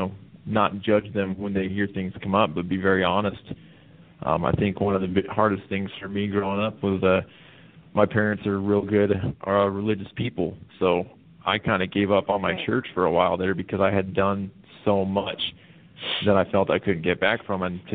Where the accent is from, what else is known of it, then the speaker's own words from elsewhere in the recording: Ogden, Utah, United States; I grew up in Ogden, which is in Utah, honestly.